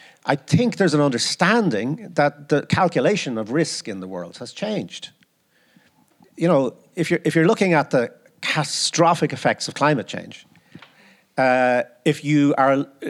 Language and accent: English; Ireland; we like to think of ourselves, you know, as the Irish are very adventurous, poetic, imaginative people.